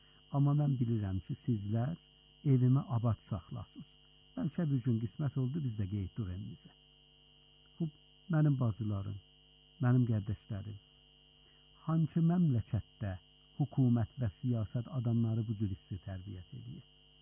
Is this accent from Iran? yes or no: yes; Iran; Dedik, biz İranlıyıq.